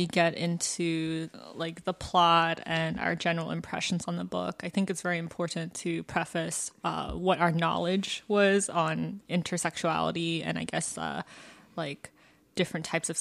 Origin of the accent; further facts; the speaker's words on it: Georgia, United States; So, I mean, like for me, I guess I'm from Georgia, and even though I'm from Fulton County, like which is like the same county as Atlanta, pretty much.